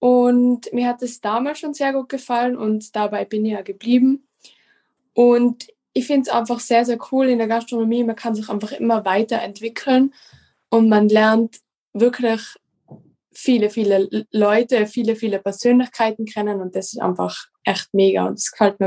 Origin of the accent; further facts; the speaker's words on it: Mieming, Tyrol, Austria; Ich komme aus Miming